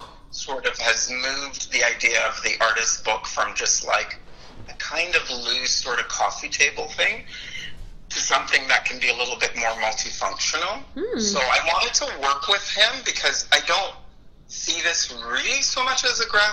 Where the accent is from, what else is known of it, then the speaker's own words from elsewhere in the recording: United States; now in Canada; I am stupidly still an American, but I'm getting Canadian citizenship this year.